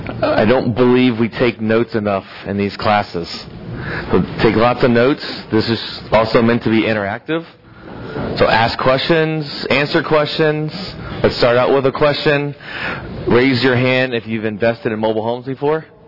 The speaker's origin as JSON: {"language": "English", "town": "Plant City", "region": "Florida", "country": "United States", "said": "I'm from Central Florida. I'm in between Tampa and Orlando, a little town called Plant City."}